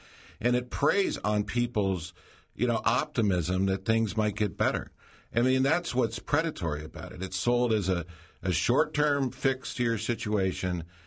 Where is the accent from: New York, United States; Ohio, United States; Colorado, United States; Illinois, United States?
Ohio, United States; Youngstown; Well, you know, I'm from Youngstown. We knew about loan sharks.